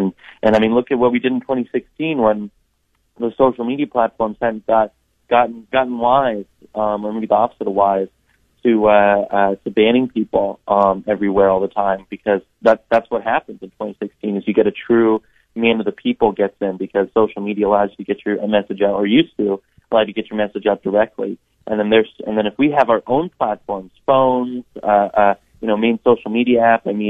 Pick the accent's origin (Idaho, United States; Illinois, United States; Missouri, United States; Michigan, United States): Idaho, United States; I grew up in Idaho, actually, North Idaho, actually, and that's where I grew up, and that's my background, and that's where I call, you know, the my original home.